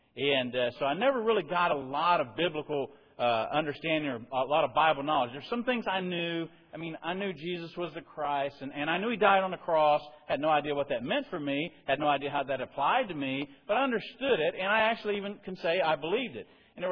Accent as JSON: {"language": "English", "region": "South Carolina", "country": "United States", "said": "In fact, I'm from South Carolina, and you would kind of peg my father's family and my mother's family"}